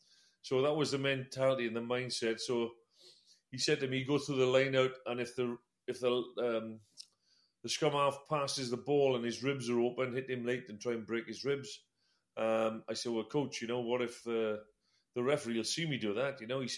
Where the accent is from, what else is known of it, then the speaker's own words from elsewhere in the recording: Wales, United Kingdom; when I was growing up in Wales, Brian, all it was rugby.